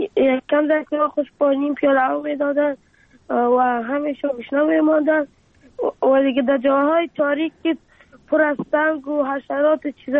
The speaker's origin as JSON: {"language": "Persian", "country": "Afghanistan"}